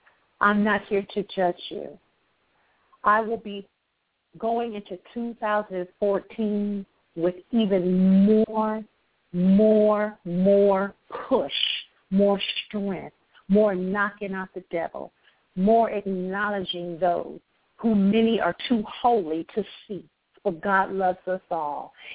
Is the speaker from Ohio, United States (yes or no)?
yes; Akron, Ohio, United States; I was born and raised in Akron, Ohio. You've heard that before. That's where the infamous LeBron James is from.